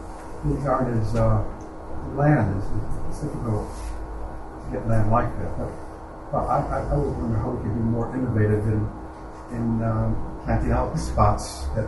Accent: Chicago, Illinois, United States; now in Sheffield, United Kingdom; Hi. I'm from Chicago, and there are the gardens.

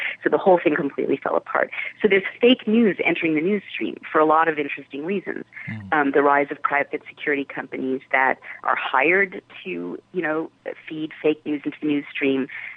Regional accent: United States; because let me tell you, as an American, I love Canada.

